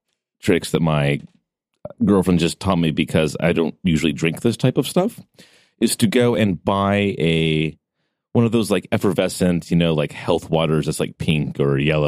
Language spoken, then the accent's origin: English; California, United States; now in Oregon, United States; I live in Oregon. I don't know this shit. I'm from California.